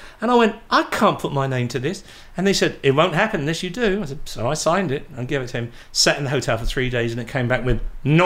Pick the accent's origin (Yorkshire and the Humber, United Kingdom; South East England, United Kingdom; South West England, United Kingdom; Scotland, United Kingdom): South East England, United Kingdom; Portsmouth; we played a show down my hometown of Portsmouth.